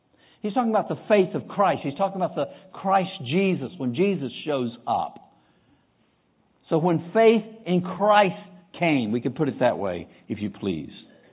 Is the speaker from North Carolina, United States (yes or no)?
yes; North Carolina, United States; I grew up in North Carolina, so I can say that and get away with it.